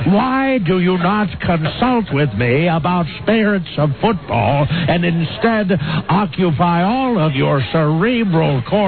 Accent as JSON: {"language": "English", "country": "Canada", "tie": "born there", "said": "of course, I am Canadian by birth"}